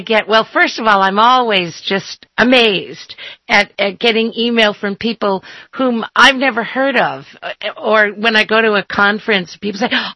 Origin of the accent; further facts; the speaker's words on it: Boston, Massachusetts, United States; I actually grew up in Boston.